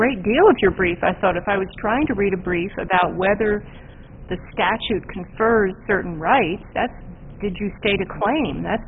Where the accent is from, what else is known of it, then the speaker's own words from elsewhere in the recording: Texas, United States; you know, in my home state of Texas